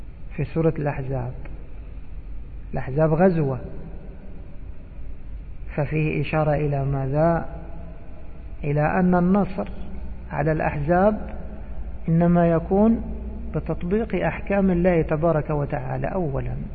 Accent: Egypt; نحن عندنا في بلادنا مصر نفعل هكذا لكثرة الناس

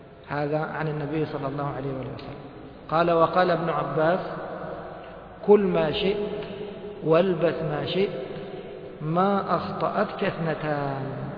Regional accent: Egypt; كلهم يلبس القلنصوة كما عندنا في مصر مشهور هذا

